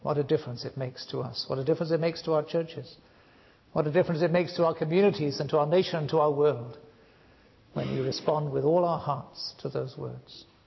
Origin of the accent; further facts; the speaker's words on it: Wales, United Kingdom; I come from Wales, and every time we say 1858-59, there's an automatic thing that comes to mind: revival.